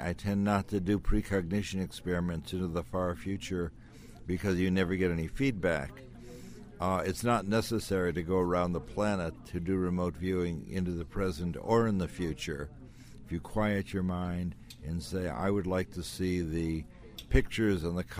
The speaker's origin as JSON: {"language": "English", "town": "New York City", "region": "New York", "country": "United States", "tie": "born or raised there", "lives_now": "San Francisco, United States", "said": "I describe what it was like growing up in New York City as a very visually handicapped young person"}